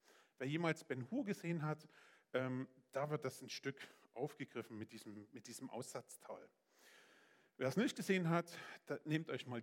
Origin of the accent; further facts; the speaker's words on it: Saxony, Germany; now in Gera, Germany; In meiner Provinz Sachsen, wo ich herkomme, das war schön. Das war völlig ausreichend. Da waren Wälder und Städte und das war einfach schön.